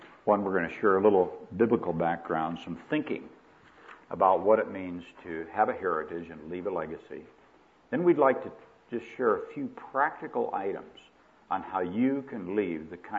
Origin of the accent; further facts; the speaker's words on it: Iowa, United States; moved away; Just before Christmas, I visited in my hometown in Iowa, a little town of 100 people.